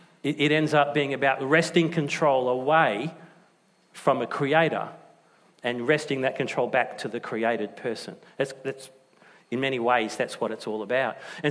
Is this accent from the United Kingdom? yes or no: no; Nollamara, Western Australia, Australia; also born or lived in Tuart Hill; I was brought up in Tewart Hill and Nollamara.